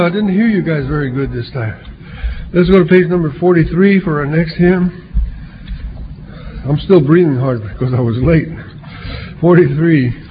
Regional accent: Stockton, California, United States; I want to say that … from Stockton, and I'm going to be leading songs here in Modesto this morning.

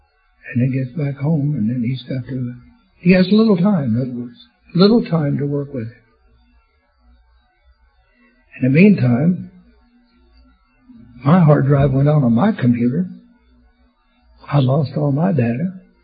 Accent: Oklahoma, United States; also born or lived in California; I came out here from California. I'm from Oklahoma. I went to work for Continental Can Company in Stockton.

